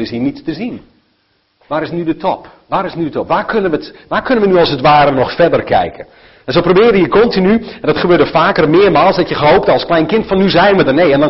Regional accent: northern Netherlands, Netherlands; zoals jullie weten ben ik opgegroeid in Noord-Nederland.

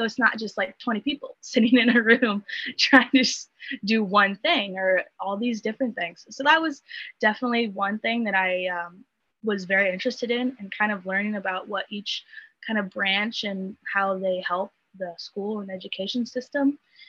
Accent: Iowa, United States; we come from Iowa is a very rural state, and the fact that agriculture is its main production.

